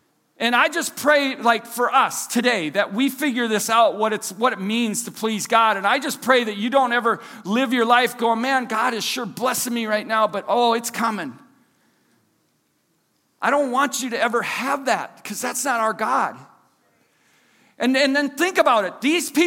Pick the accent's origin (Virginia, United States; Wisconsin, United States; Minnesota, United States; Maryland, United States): Minnesota, United States; you know, like, we're Minnesotan, we say Colossians.